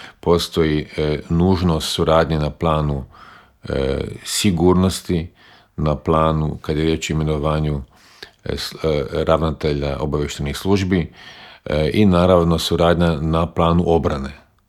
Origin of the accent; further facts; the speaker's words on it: Croatia; koliko puta ste čuli i kod nas u Hrvatskoj